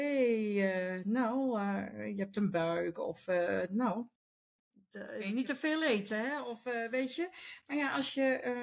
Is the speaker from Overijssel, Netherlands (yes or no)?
no; Hoogeveen, Drenthe, Netherlands; Hogeveen, ja, ik kom uit Hogeveen.